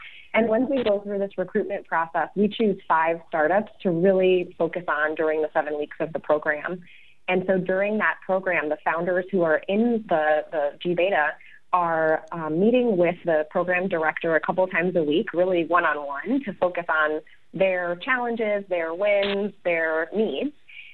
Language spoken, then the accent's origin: English; Florida, United States; I'm from Florida myself, and had a little bit of a winding path before I ended up in the entrepreneurial ecosystem here.